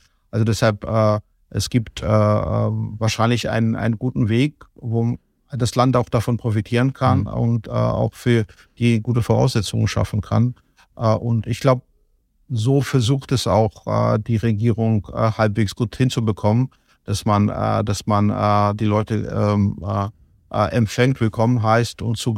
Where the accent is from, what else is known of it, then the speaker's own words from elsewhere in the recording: Kutaisi, Imereti, Georgia; Ich komme aus Kutaisi, ich komme aus der zweitgrößten Stadt und es ist eben provinziell, aber auch sehr schön idyllisch. Ich mag es dort sehr.